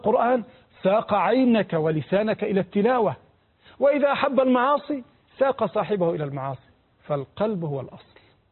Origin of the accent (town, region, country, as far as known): Egypt